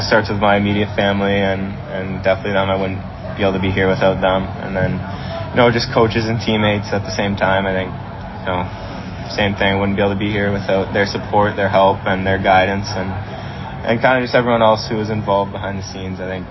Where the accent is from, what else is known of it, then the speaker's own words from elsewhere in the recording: London, Ontario, Canada; because I'm from London